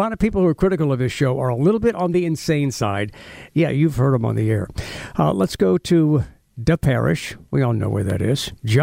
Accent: United States; And I just think that we as the American people should do a better job calling out the liars.

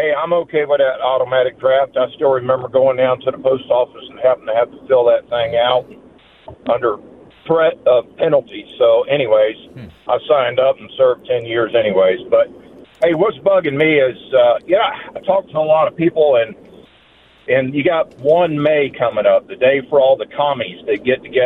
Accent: Florida, United States; growing up in Florida and happen to have to deal with fire ants

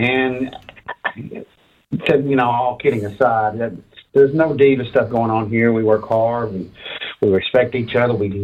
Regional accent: Kentucky, United States; I think, well, I'm from Kentucky, so I grew up a little gospel bluegrass stuff

